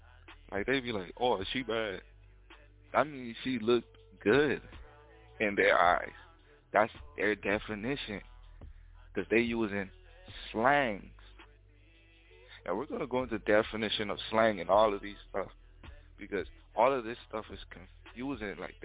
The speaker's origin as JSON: {"language": "English", "country": "Bahamas", "tie": "born or raised there", "said": "anybody could attest to this who's from like the Lucayan Archipelago, that's where I was raised. I was raised up in the Lucayan Archipelago, misnomer as the Bahamas"}